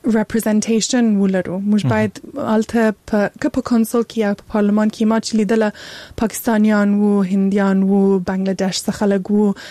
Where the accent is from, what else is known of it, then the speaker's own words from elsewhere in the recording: Afghanistan; born there; ما هر وخت د افغانستان سره ډېر نږدې توب احساس کوي، ځکه چې زه په هغه ځای کې پیدا سوی یم. زه د چالته لوی سوی نه یم، هلته مې درس ویلی نه دی، خو مور و پلار مې افغانان دي، زه خپله افغان یم.